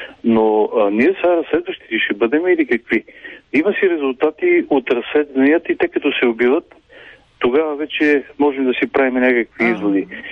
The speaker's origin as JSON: {"language": "Bulgarian", "town": "Pirdop", "region": "Sofia Province", "country": "Bulgaria", "said": "от Пирдоп, само ще подчертая"}